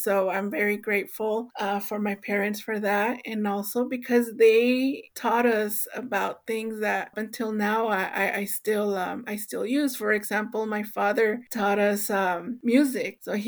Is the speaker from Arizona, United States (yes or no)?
yes; Tucson, Arizona, United States; also born or lived in Mexico; I'm a lifelong Tucsonan. I lived here my whole life, even though I was born in Mexico. My parents brought me here when I was a baby, so I consider myself a Tucsonan, a Mexican-American, and I've lived here, worked, studied here in Tucson, Arizona my whole life.